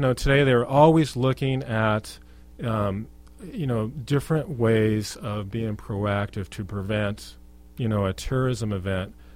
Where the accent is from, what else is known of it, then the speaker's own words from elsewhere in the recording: Rancho Cordova, California, United States; got to work in my hometown of Rancho Cordova, which was a really, really great experience.